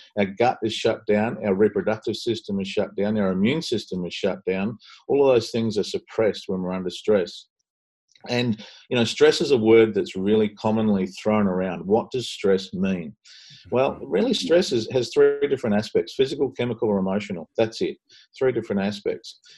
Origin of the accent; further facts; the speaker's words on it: New Zealand; moved away as an adult; now in Australia; I grew up in New Zealand. So I did the high school there and then moved straight to Australia to study chiropractic in Melbourne and graduated and moved to the country